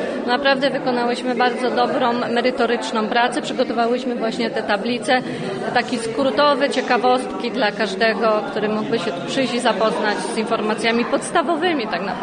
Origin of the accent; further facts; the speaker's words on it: Wieluń, Łódź Voivodeship, Poland; moved away as an adult; Ja wyjechałam na studia, ale jesteśmy z Wielunia i się identyfikujemy z Wieluniem.